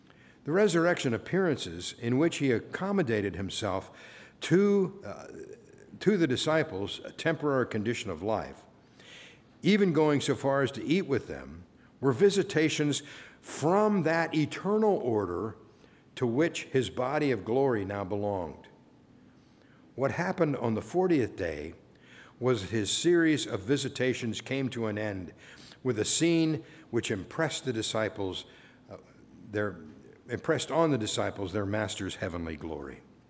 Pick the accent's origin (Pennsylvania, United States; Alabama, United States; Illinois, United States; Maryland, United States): Maryland, United States; I said, "Well, we're from Maryland. Do you think you could?"